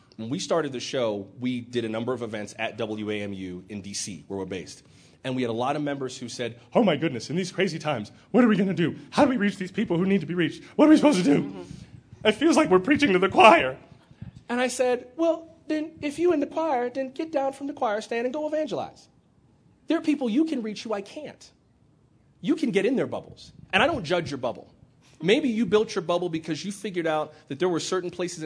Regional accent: United States; I don't think there's anything common about being an American. I think we are inherently uncommon people.

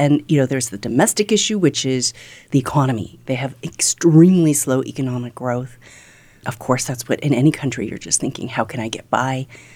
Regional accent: United States; I'm American, but my family is South Korean, so I spent a lot of time there.

